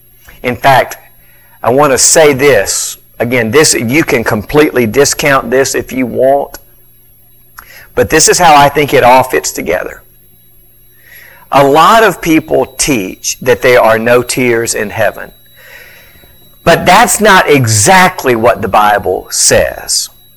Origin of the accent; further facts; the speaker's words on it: West Point, Mississippi, United States; I grew up in West Point. West Point is not known for many things, but we can play football over there. The Green Wave just keeps marching on.